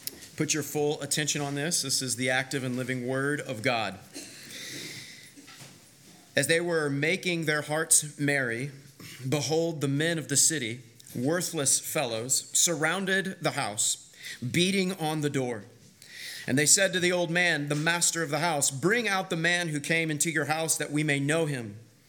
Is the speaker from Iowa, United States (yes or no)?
no; Kansas, United States; As a lot of you know, I am originally from Kansas. I was born and raised in the middle of America